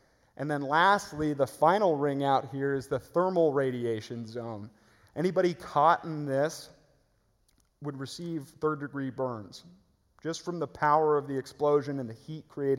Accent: San Clemente, California, United States; my hometown of San Clemente

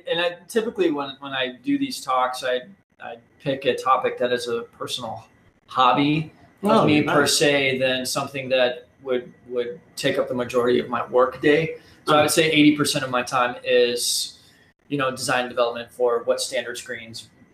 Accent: Florida, United States; now in Charlotte, United States; I grew up in Florida, so coming back down here from Charlotte is

